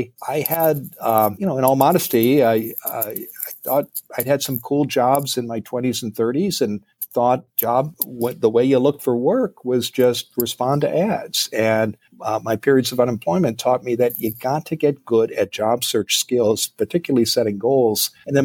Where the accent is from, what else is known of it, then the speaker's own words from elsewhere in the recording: Iowa, United States; I share Midwestern roots. I grew up in Iowa, so I know at fundamentally you are okay